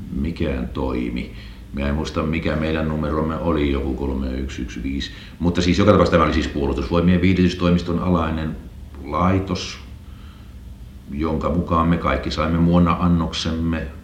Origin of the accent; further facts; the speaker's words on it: Häme, Finland; kun mä olin Hämeestä kotoisin